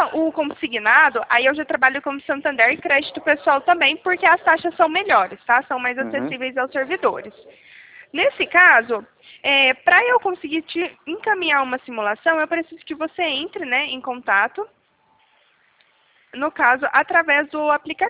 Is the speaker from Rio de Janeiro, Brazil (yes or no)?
no; Franca, São Paulo, Brazil; Eu sou de Franca, pertinho de Ribeirão.